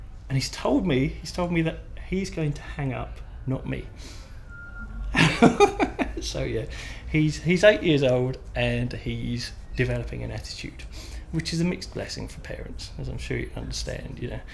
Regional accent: Watford, East of England, United Kingdom; also born or lived in Harrow; I'm 42, and I'm from Watford in Hertfordshire, but born in Harrow, so haven't travelled far.

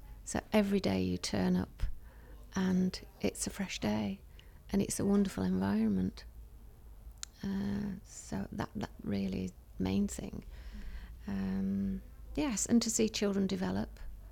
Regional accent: Blackburn, North West England, United Kingdom; born there; but I was actually born in Blackburn. So I am totally from Lancashire. So I'm bringing a little bit of north down here today.

